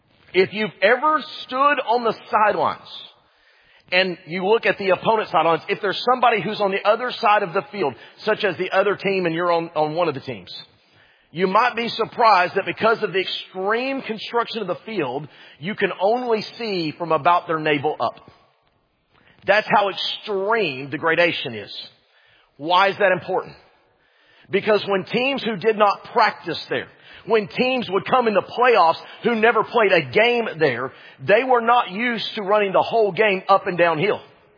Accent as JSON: {"language": "English", "town": "Dallas-Fort Worth", "region": "Texas", "country": "United States", "tie": "born or raised there", "said": "one of the sports curses of my life is that I was born and reared in the Dallas-Fort Worth area when the Dallas Cowboys were actually good."}